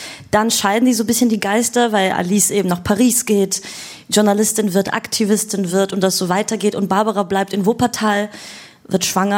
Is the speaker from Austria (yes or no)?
yes; Austria; Also ich komme ja aus Österreich